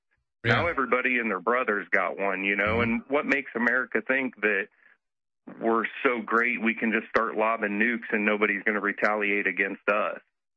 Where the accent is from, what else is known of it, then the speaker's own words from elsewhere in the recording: Ohio, United States; And I know right here in my home state of Ohio, Senate Bill 87 just recently passed the Senate